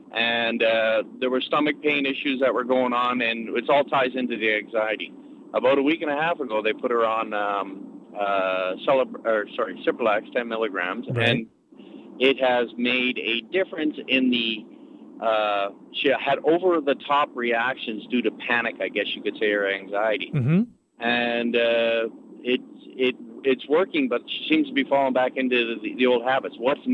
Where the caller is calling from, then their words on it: Ottawa, Ontario, Canada